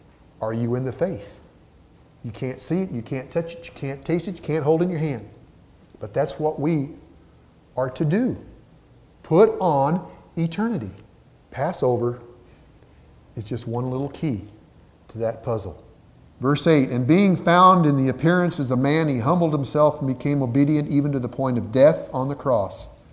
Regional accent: Salinas, California, United States; Now, if I get my hometown of Salinas, California, 120, 130,000, maybe a step up.

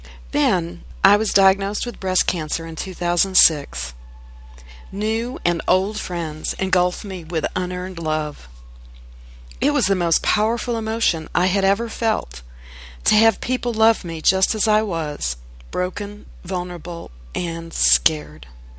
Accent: Geneseo, New York, United States; now in Nashville, United States; I grew up in Geneseo, New York, in the Finger Lakes region of upstate New York, and now reside in Nashville, Tennessee.

